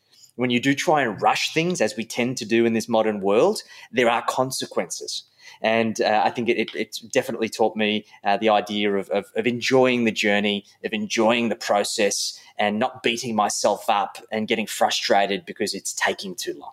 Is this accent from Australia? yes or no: yes; Wollongong, New South Wales, Australia; also born or lived in Sydney; So I was born in Wollongong, grew up in the Gong, And I moved around a little bit. My parents separated when I was very young, so I was always traveling between Wollongong and Sydney.